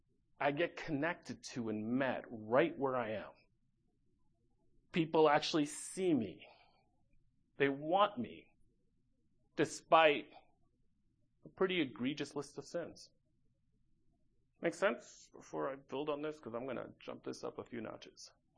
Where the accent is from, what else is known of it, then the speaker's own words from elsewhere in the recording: New York, United States; so I was raised in the States, raised in a Dominican neighborhood in New York